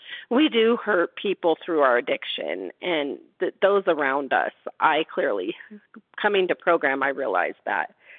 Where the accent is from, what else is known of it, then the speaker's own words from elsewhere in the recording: Nevada, United States; I'm from Nevada.